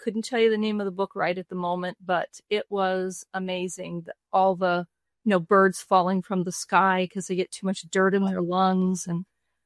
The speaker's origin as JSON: {"language": "English", "town": "Long Beach", "region": "California", "country": "United States", "tie": "born or raised there", "said": "Ooh, I was born in Long Beach, California, and I live all the way 20 miles away from that now. But my dad was a senior chief petty officer in the Navy, so we moved about six times by the time I was 15"}